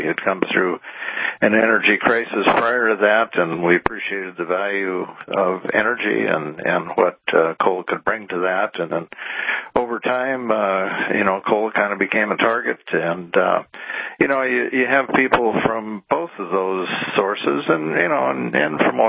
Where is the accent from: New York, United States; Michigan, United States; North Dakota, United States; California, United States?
North Dakota, United States; Mandan; also born or lived in Iowa; I grew up in Mandan, North Dakota, and I spent 4 years after college in Iowa with the electric industry.